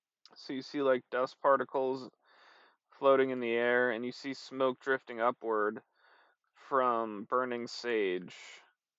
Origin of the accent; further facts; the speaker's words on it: Guilford, Connecticut, United States; Bic is from Connecticut, like me. I'm also from Connecticut. Bic is from Shelton, Connecticut, and I'm from Guilford, Connecticut.